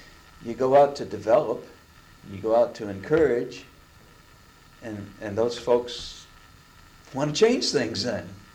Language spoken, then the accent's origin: English; Quebec, Canada; actually grew up only a couple hundred miles distance, from upstate New York, where I grew up in Quebec.